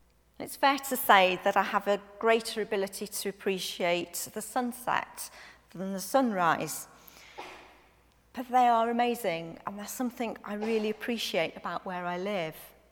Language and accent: English; Birmingham, West Midlands, United Kingdom; now in Carlisle, United Kingdom; I come from Birmingham, it's a big city. You see lots of tower blocks, you don't see hills.